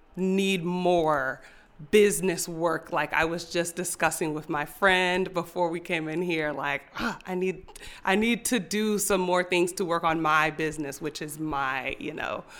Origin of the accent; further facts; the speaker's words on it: Maryland, United States; I grew up in Maryland, which is right outside of Washington, D.C., so I spent a lot of time in that area